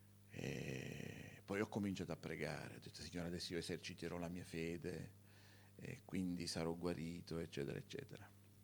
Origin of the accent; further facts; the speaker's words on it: Naples, Campania, Italy; Io sono napoletano, sono nato sotto il Vesuvio